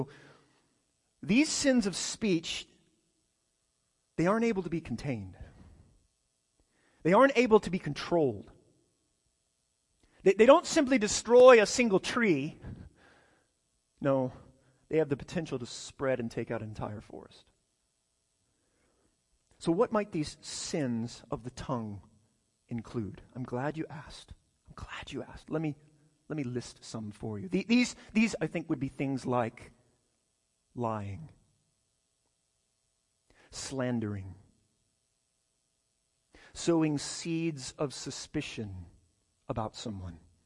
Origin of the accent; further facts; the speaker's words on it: Texas, United States; when I moved here from West Texas, it's crazy to me that people just burn things in their yard.